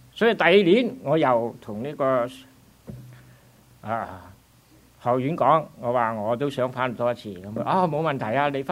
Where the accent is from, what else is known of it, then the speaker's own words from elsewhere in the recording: Vietnam; also born or lived in Canada; now in Phoenix, United States; 我其实我系土生土长喺越南嘅，就直至到我喺1984年咧，我先至。一家移民去到加拿大那边，